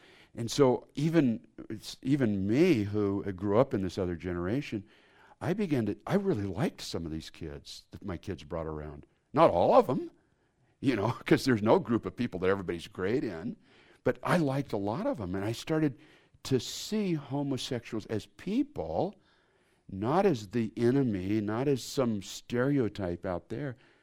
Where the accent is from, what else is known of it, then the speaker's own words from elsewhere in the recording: San Diego, California, United States; I'm 62 years old, and when I grew up here in San Diego, I didn't know any homosexuals.